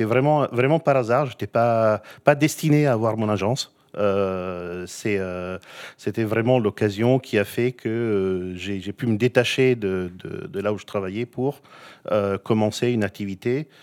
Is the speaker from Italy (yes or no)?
yes; Italy; French is a second language; moved away as an adult; now in Paris, France; Bah, parcours, je suis italien, bah, ça s'entend un peu de mon accent. Je suis arrivé à Paris en 2000